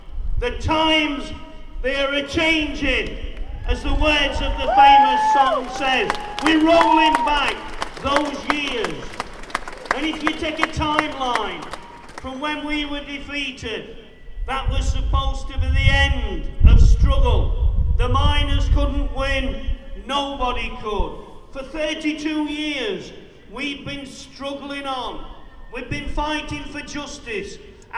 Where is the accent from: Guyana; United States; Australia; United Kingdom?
United Kingdom; Clay Cross, East Midlands; I'll be honest, I'm from Claycross